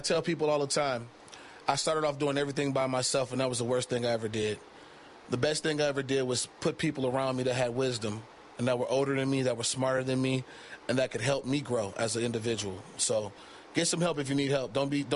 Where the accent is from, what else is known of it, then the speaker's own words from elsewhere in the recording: Detroit, Michigan, United States; first of all, because I'm from Motown. He's from Motown. I'm a Motown kid.